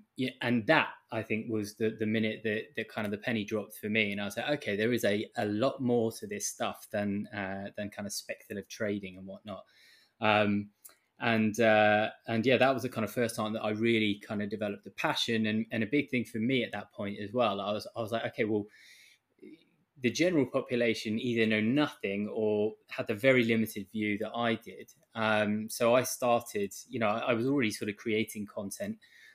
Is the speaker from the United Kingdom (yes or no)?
yes; London, United Kingdom; now in Vietnam; I'm from London, but currently residing in Vietnam, where I've been for the last couple of years.